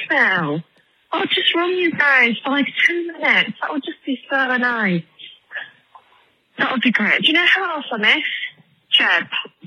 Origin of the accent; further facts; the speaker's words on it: England, United Kingdom; I'm English.